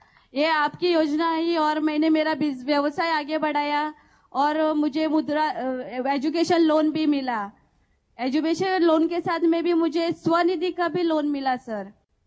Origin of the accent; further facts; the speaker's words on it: Mumbai, Maharashtra, India; sir मैं मुंबई कांदिवली मुंबई से हूँ